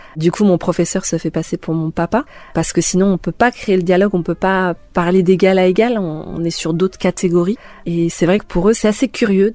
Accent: Bordeaux, Nouvelle-Aquitaine, France; now in Louhossoa, France; je suis originaire de Bordeaux mais je vis à Louhoussoa.

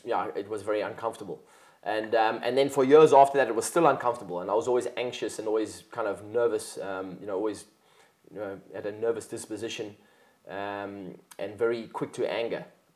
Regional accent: South Africa; Well, South Africans are known for being direct.

